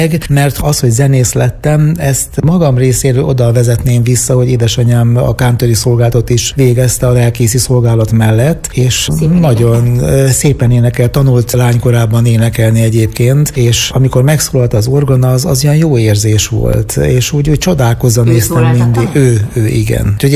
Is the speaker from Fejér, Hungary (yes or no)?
no; Bagamér, Hajdú-Bihar, Hungary; Tehát egy olyan közösségben nőttem föl, egyrészt a családi közösségben